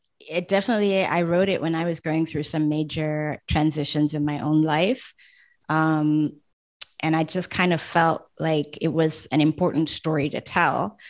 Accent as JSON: {"language": "English", "country": "Namibia", "tie": "born or raised there", "lives_now": "France", "said": "triply African. I have a parent from Zimbabwe and a parent from Zambia. And then I grew up in Namibia. So I'm, third culture kid, as they're called. I'm from everywhere and nowhere at once. And then I chose France as my adopted country of residence."}